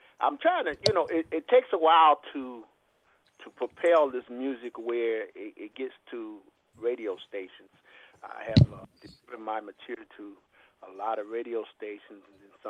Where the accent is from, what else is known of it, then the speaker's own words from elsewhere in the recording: Chicago, Illinois, United States; I'm from Chicago, Illinois.